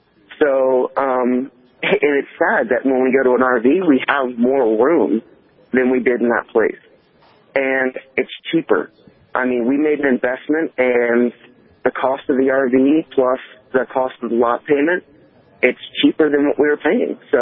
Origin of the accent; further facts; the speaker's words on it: Hawaii, United States; now in Williston, United States; here I am in Williston from Hawaii now for almost a year.